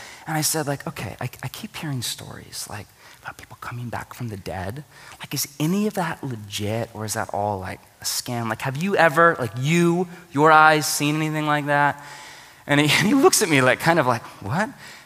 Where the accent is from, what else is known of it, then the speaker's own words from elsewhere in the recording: Portland, Oregon, United States; I'm from Portland, okay?